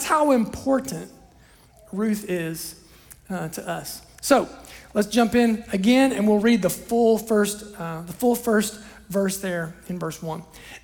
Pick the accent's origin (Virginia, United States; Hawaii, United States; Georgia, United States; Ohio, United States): Ohio, United States; Where I grew up in Southern Ohio, we would have called her Sugar, right? Actually, we don't even use the R, just Sugar, right?